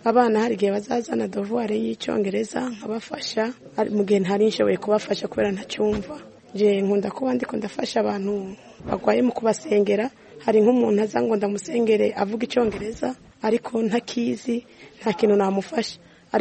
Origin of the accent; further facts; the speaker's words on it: Nyamirambo, Kigali, Rwanda; English is a second language; I come from Nyamirambo.